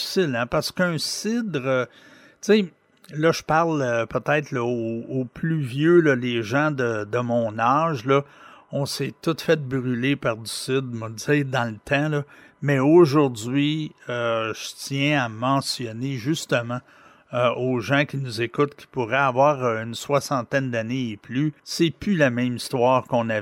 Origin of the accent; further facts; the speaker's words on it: Cowansville, Quebec, Canada; Moi, je viens de Cowansville